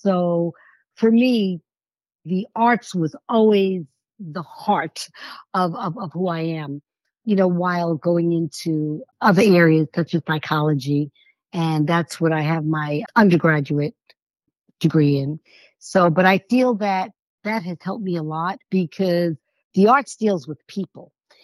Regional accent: New York City, New York, United States; born there; I was born in New York City, and as many people know, New York is very artsy

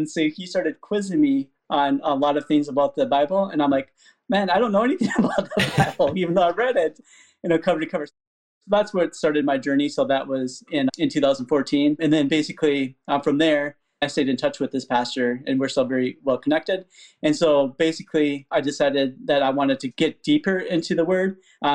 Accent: Fargo, North Dakota, United States; So I grew up in Fargo, North Dakota.

